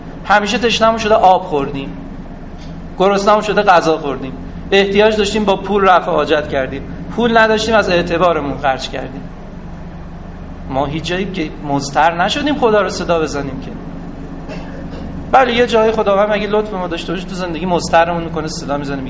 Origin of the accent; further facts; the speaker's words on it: Tehran, Tehran Province, Iran; در تهران متولد شدم، الان 44-45 ساله در تهران زندگی میکنم،